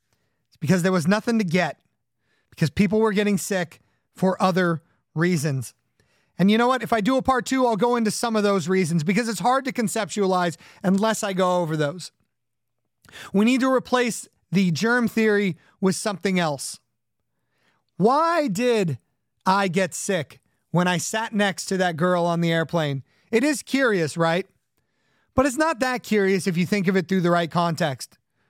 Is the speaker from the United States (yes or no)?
yes; California, United States; I'm from Southern California. I've got to love